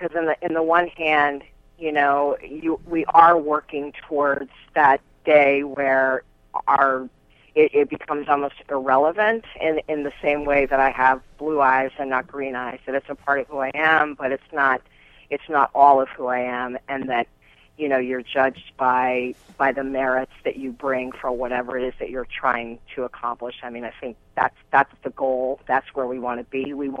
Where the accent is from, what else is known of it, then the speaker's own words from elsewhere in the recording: Maine, United States; And I think particularly when I think about my home state of Maine and some of the more rural communities